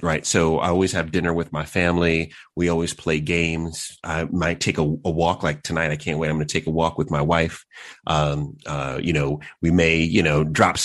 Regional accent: Long Island, New York, United States; You know, I was born in New York, and so grew up in the city, and then we moved out to Long Island, where there were no Black people that lived where we moved

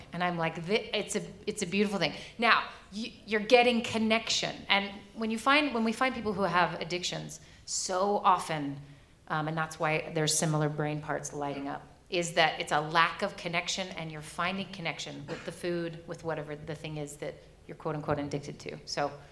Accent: United States; now in Sweden; And I'm like, why do they need to come home? Because I'm an American. And what I'm used to is a whole school being shot up and lots of kids dying.

